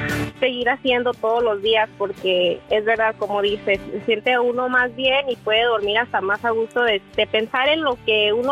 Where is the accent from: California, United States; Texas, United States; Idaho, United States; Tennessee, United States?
California, United States; Palm Springs; Soy de Palm Springs.